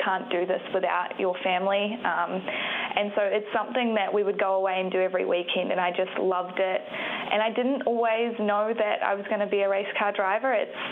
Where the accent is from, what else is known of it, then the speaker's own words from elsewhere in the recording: New Zealand; also born or lived in Australia; now in United States; I grew up in New Zealand and then raced in Australia, and now I'm here based in the US.